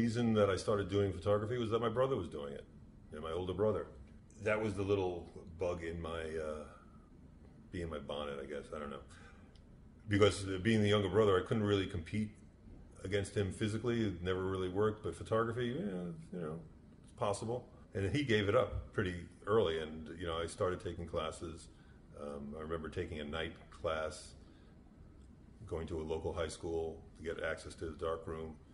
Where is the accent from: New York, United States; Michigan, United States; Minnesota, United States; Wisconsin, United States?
New York, United States; New York City; I grew up in New York City, so, you know, that's one of the predominant, you know, biographical notes in my life.